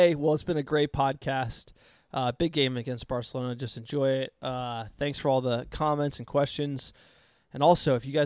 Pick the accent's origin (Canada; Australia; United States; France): United States; New Jersey; now in New York, United States; the fan synergies between me being from New Jersey and living in New York rooting for the Yankees and Giants